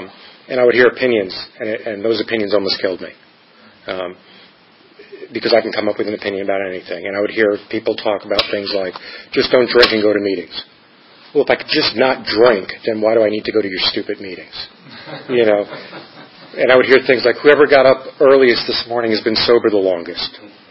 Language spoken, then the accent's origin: English; New York, United States; also born or lived in New Jersey; I grew up in New York and New Jersey, nice Jewish family